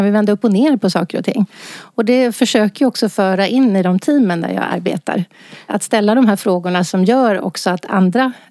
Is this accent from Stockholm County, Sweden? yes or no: yes; Stockholm, Stockholm County, Sweden; born there; also born or lived in Gothenburg / Kalmar / Karlstad; Jag är född i Stockholm. Mm. Under min uppväxt så bodde jag i Göteborg, Kalmar, Karlstad. Sen återvände jag till Stockholm för att studera. Och det gjorde jag på KTH.